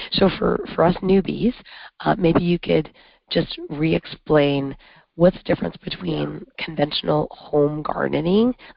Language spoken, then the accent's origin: English; Canada; now in United States; I'm from Canada and all of Canada is north of here.